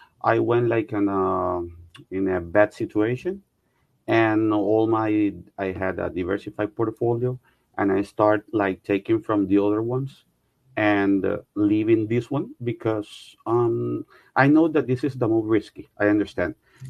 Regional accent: Barranquilla, Atlántico, Colombia; English is a second language; From Colombia, South America.

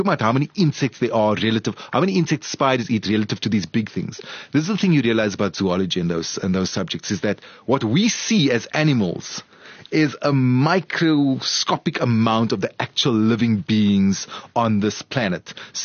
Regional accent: Crossy Park, Western Cape, South Africa; I grew up in Crossy Park, like 40 minutes away is this town.

